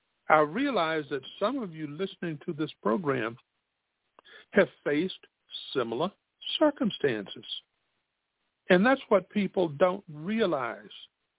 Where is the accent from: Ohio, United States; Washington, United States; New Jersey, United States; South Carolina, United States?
South Carolina, United States; Spartanburg; When I attended college, there is a college in my hometown, Spartanburg, South Carolina, that was for men, Wofford College.